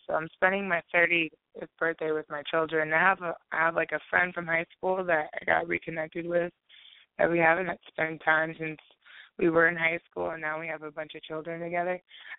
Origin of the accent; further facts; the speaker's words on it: Honolulu, Hawaii, United States; I'm from Honolulu. I was born in Waikiki. I was one of the last babies born at, when there was a hospital there.